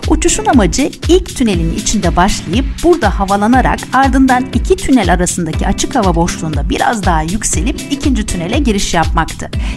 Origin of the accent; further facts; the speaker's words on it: İzmir, Turkey; Tabii bir İzmirli olarak 9 Eylül'ü kutlamadan geçmem de mümkün olmayacak.